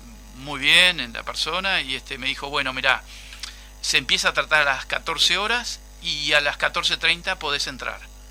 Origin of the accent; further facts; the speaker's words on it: Montevideo, Uruguay; Yo llegué de Colón, el barrio Colón, la calle Yegros, entre Carve y Valentín Álvarez. Un día cargamos todo con mi papá, que salía de la dictadura de estar preso.